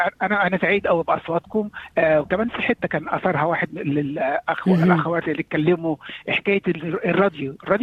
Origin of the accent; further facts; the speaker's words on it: Egypt; يعني هو طبعا عشان انا مصري برضو